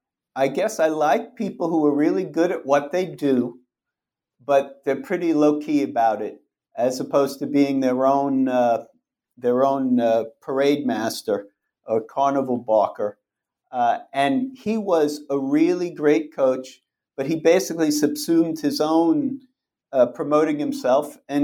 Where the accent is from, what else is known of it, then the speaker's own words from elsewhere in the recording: Brooklyn, New York, United States; I was fortunate enough in 1969 to be growing up in Brooklyn, and the Mets won their first championship that year.